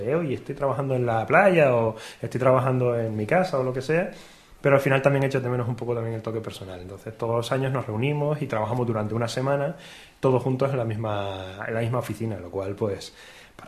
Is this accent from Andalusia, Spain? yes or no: no; Canary Islands, Spain; moved away; Yo soy de Canarias, de la isla de Gran Canaria, y bueno, ha cuadrado que ahora por circunstancias pues me he venido por aquí, también un poco para vivir un poco la experiencia de estar en la península, no estar tan aislado en las islas.